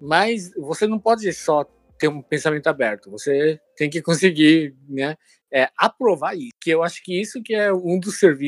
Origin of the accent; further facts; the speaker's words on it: Japan; Portuguese is a second language; eu sou brasileiro. Pra quem tá ouvindo a minha voz, pode ser que consegue perceber, né? Algumas partes, assim, né? Que como eu cresci lá no Japão